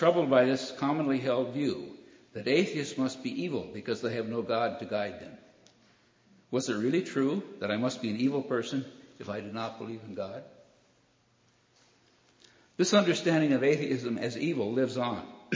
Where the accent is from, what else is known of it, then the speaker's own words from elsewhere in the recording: Buffalo, New York, United States; I grew up in Buffalo, New York.